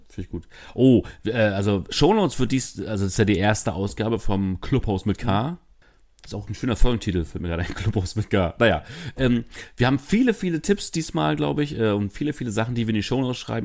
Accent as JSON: {"language": "German", "region": "Mecklenburg-Vorpommern", "country": "Germany", "lives_now": "Berlin, Germany", "said": "ich bin Ost, du bist West"}